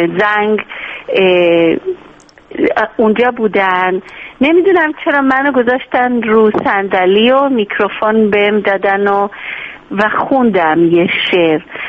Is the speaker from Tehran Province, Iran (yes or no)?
yes; Tehran, Tehran Province, Iran; born there; پدرم از به اصفهان به دنیا اومده ولی مادرم تهرانیه و من و خواهرام، دو تا خواهرام تو تهران به دنیا اومدیم